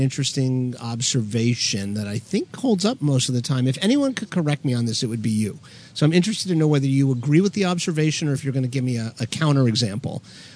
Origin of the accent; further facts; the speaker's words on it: Florida, United States; I grew up in South Florida. Same thing.